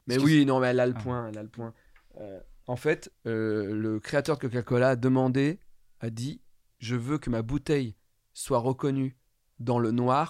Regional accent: Auvergne-Rhône-Alpes, France; Donc je viens de l'Ardèche.

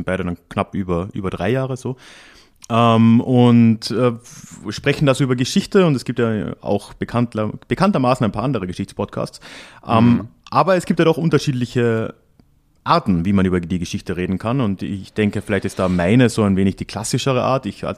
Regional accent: southern Austria, Austria; meinen Nachnamen so richtig ausgesprochen hat, wie man das bei uns in Südösterreich macht

